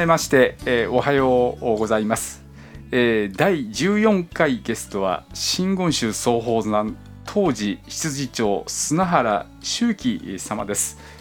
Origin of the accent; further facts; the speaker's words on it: Osaka, Japan; 当時といえば私大阪なんですけれども